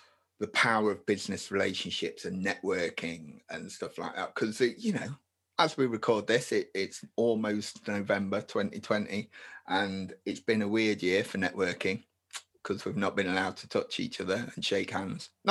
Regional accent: Nottingham, East Midlands, United Kingdom; because we're from Nottingham.

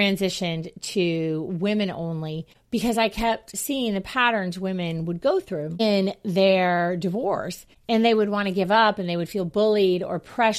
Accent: Jacksonville, Florida, United States; and really I'm from Jacksonville, wanted to move back closer to family.

